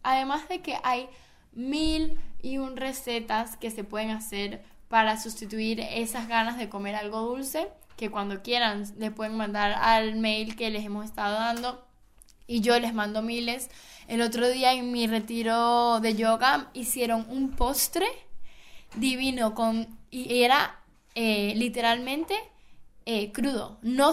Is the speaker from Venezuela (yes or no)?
yes; Venezuela; también en Venezuela, que es de donde yo vengo